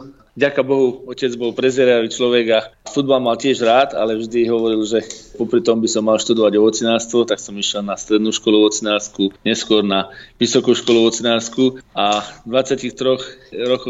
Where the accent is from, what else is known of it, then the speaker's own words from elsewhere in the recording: Dvory nad Žitavou, Nitra Region, Slovakia; ja som sa narodil v roku 1979 v Nových Zámkoch. Fakticky detstvo som prežil v obci Dvory nad Žitavou, kde som detstvo prežil v ovocných sadoch